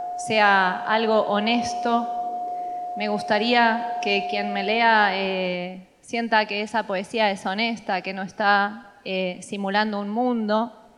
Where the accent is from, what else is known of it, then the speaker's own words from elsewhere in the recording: Trelew, Chubut, Argentina; born there; vengo del sur, nací en Trelew, en la zona Lafkenche, decimos nosotros, la zona del mar.